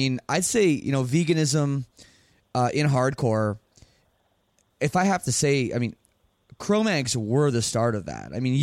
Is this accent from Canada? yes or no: yes; Canada; I'm Canadian.